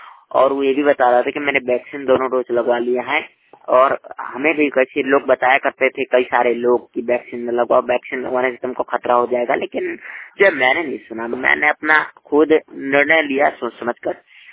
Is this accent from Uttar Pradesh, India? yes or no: yes; Jamu, Uttar Pradesh, India; Reporter जिला बांदा उत्तर प्रदेश से। श्रोताओं मैं बता दूं कि हमारे गांव जामू के साइड एक बिलगवा गांव पड़ता है